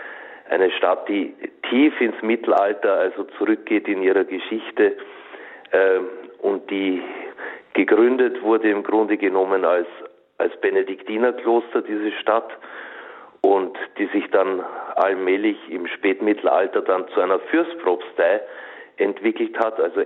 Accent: Lower Austria, Austria; now in Germany; ich stamme nicht aus dieser Gegend hier. Ich bin ein gebürtiger Österreicher. Ich stamme aus Niederösterreich. 70 Kilometer nördlich von Wien ist meine Heimat. Bin auch in der Nähe eines Marienwallfahrtsortes aufgewachsen, Maria Dreieichen, im östlichen Waldviertel liegt das.

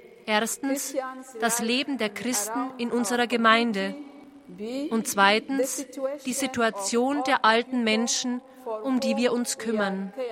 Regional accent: Rwanda; Ich komme aus Ruanda, einem Land, das wegen seiner wunderschönen Berge, Flüsse, Seen, Wälder, Nationalparks und anderer interessanter Orte als Land der tausend Hügel bezeichnet wird.

